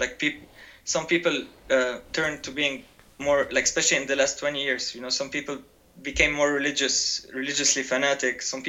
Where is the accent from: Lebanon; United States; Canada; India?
Lebanon; English is a second language; also born or lived in Australia; But I was lucky enough to be born as an Australian citizen, because during the civil war in Lebanon, that was from 75 and 90, my father migrated to Australia from Lebanon.